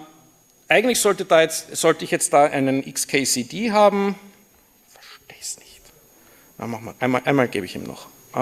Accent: Vienna, Austria; accent: Viennese; Ich spreche Wienerisch, falls es unverständlich sein sollte, bitte irgendwie bemerkbar machen

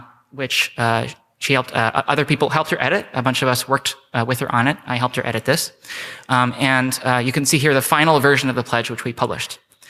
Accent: Canada; now in United States; I'm a Canadian living in the United States.

